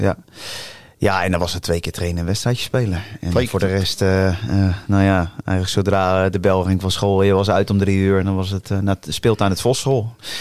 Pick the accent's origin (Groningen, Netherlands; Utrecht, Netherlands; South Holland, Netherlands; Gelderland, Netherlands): South Holland, Netherlands; Warmond; also born or lived in Leiden; bij mij is het Warmond en nog eens Warmond. Mijn ouders wonen op de Beatrixlaan, bij het Bos van Krans. Ik ben daar niet geboren. Ik ben heel even geboren in Leiden.